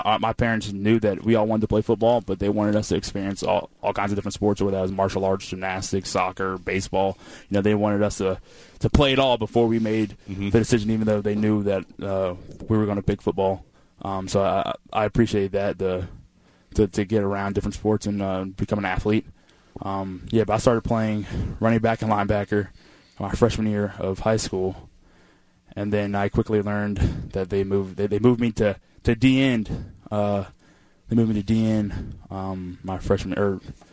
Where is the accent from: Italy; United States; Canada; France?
United States; Colorado; also born or lived in Houston, Texas; I'm from Houston originally, but I grew up, did a lot of my living in Colorado.